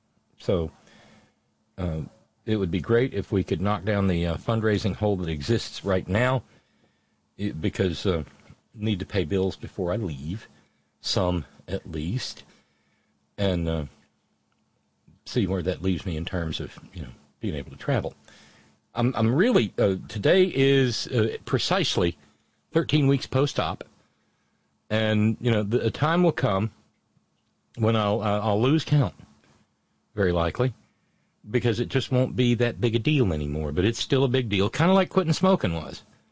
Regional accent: Florence, Alabama, United States; I mentioned the really dumb new logo of my hometown. You know, the F with an exclamation point. Oh, Jesus. Well, turns out that the company, and by the way, we finally know who done it. There's an outfit in Birmingham called Tatum Design

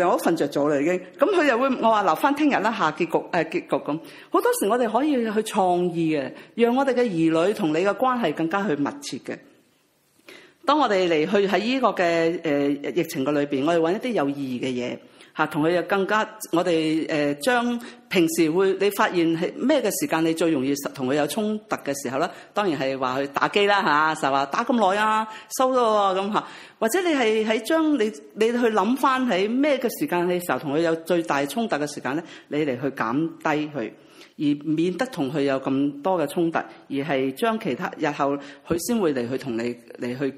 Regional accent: China; 同埋我想表達最後想去表達就係、是、我哋中國人好含蓄啦

